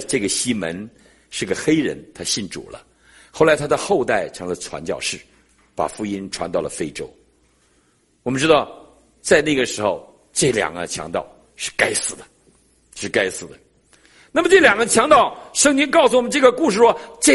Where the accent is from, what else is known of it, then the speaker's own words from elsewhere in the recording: Northeast China, China; 我们东北人。